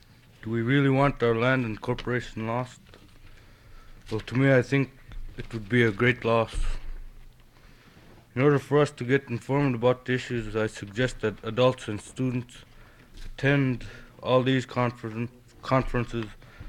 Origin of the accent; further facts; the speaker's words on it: Alaska, United States; I'm a student from Kliwonik, Alaska.